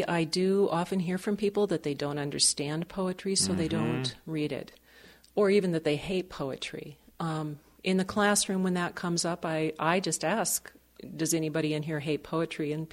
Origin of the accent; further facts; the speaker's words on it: Montana, United States; I grew up on the High Line. There was a little town called Inverness. I don't think it's even on the map anymore so much. And I grew up 20 miles south of there, near the Marias River. So it was an entirely rural existence.